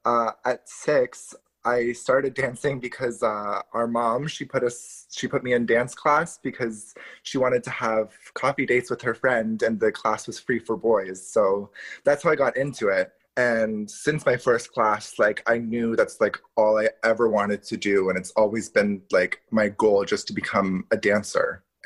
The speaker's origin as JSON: {"language": "English", "town": "Ottawa", "region": "Ontario", "country": "Canada", "tie": "born or raised there", "said": "And so we grew up in Ottawa"}